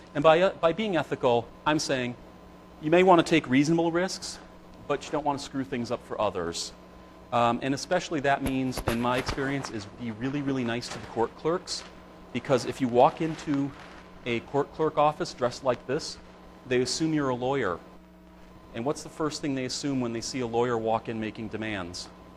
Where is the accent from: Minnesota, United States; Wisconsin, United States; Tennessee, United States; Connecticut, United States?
Connecticut, United States; I grew up in Connecticut